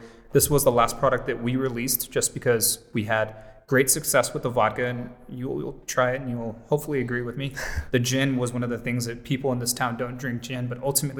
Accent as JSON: {"language": "English", "town": "Houston", "region": "Texas", "country": "United States", "lives_now": "El Paso, United States", "said": "I'm from Houston."}